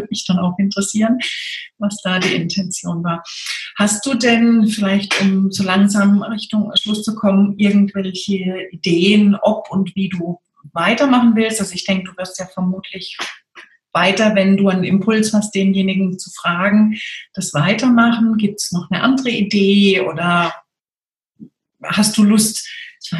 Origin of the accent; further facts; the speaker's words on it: Freiburg, Baden-Württemberg, Germany; ich komme ja aus Freiburg